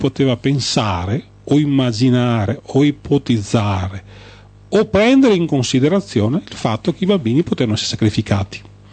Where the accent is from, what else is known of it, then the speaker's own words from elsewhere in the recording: Marostica, Veneto, Italy; born there; io che vivo a Marostica, sono nato a Marostica